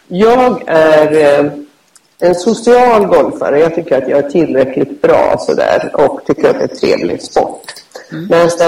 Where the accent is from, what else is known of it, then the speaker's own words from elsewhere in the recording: Sweden; Utan jag är nog svensk och kommer att förbli det.